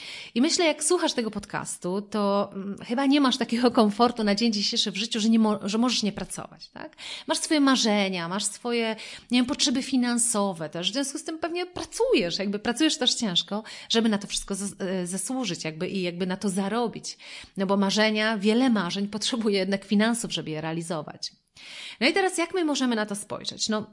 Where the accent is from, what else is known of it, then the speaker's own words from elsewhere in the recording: Wrocław, Lower Silesian Voivodeship, Poland; ja pochodzę z Wrocławia